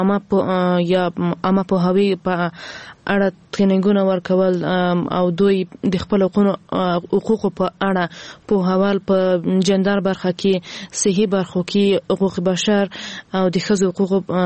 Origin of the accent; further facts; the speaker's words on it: Ghazni, Afghanistan; زه هم د غزنی یم